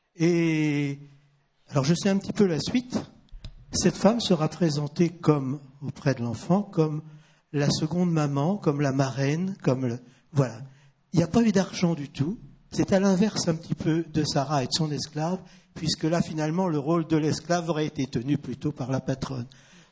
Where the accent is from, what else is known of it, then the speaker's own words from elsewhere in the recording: Île-de-France, France; Oui, moi, je suis parisien, en tout cas de la proche banlieue.